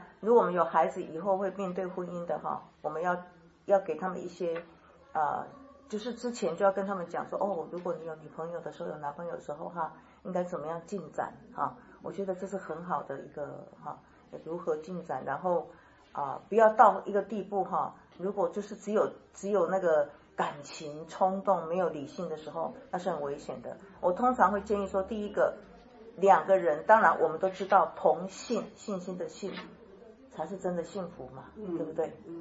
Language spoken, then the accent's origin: Chinese; China; 问题是我们中国人学起来就觉得很奇怪啊。